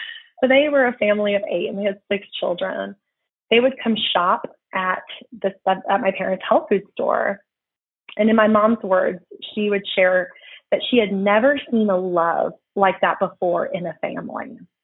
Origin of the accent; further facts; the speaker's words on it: Florida, United States; now in Oklahoma, United States; But I was born and raised in Florida. I'm a Floridian at heart.